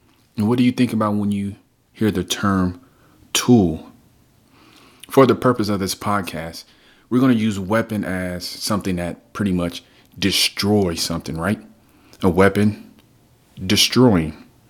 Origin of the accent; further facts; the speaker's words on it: California, United States; I'm from Cali, and I just, ever since I was little, I remember there was always fires in the hills somewhere.